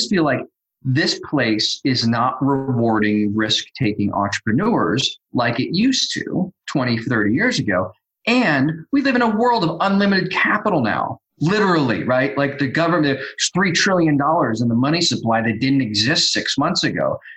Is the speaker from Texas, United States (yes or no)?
no; Ohio, United States; I came out here. I grew up in Ohio. I went to school in Nashville, Tennessee. And I moved here right out of school.